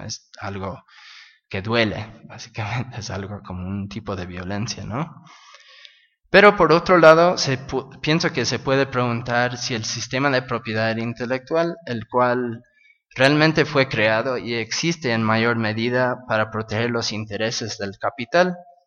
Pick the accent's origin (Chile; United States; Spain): United States; Spanish is a second language; siendo pues gringo, siendo de Estados Unidos, ¿no?